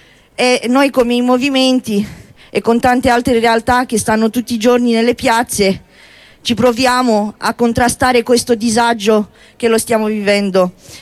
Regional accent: Romania; now in Italy; io sono una ragazza zingara, sono rumena e vivo in Italia da 10 anni

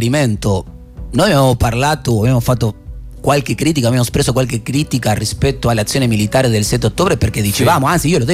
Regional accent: Argentina; now in Rome, Italy; Io, in quanto argentino che vivo a Roma, non lo farò.

